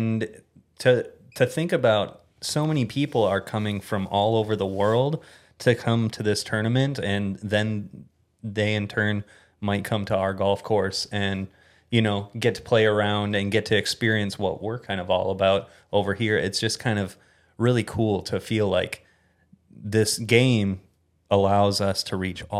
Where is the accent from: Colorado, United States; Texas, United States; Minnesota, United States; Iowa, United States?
Minnesota, United States; can connect with a lot of those seasonal golfers that are coming in from different places because I'm not from Arizona originally.